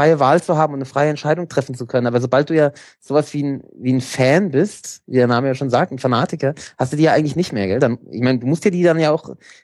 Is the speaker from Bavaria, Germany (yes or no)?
yes; Bavaria, Germany; wir sind hier im Dunstkreis von Frankfurt aufgewachsen, obwohl ich natürlich auf der anderen Seite der bayerisch-hessischen Grenze